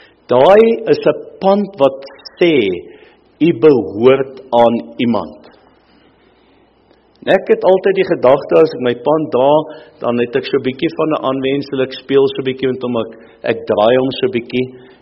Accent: Western Cape, South Africa; accent: Cape; want ek het mos 'n Kaapse aksent

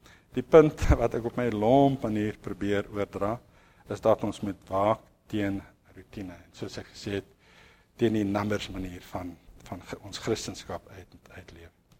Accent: Welkom, Free State, South Africa; Daar's 'n ding, ek het in Welkom groot geword, daar was 'n kerk altyd op pad skool toe.

